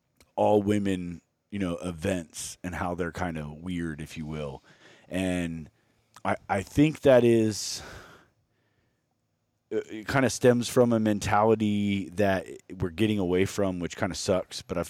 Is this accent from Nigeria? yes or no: no; Afghanistan; now in United States; there's a white guy in the back of my car, and I'm about to tell him I'm from Afghanistan.